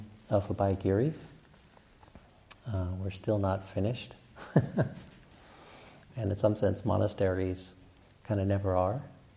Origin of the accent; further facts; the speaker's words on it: Pacific Northwest, United States; even the Thai notion of what constitutes a forest contrasts starkly with my sense of it growing up in the Pacific Northwest.